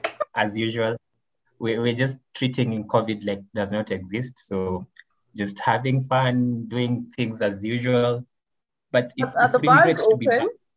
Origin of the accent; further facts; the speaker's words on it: Kenya; I'm from Kenya, so coming to you from my cold house right now.